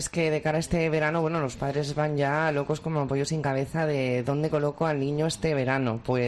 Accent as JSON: {"language": "Spanish", "town": "Alicante", "region": "Valencian Community", "country": "Spain", "said": "Yo soy alicantina."}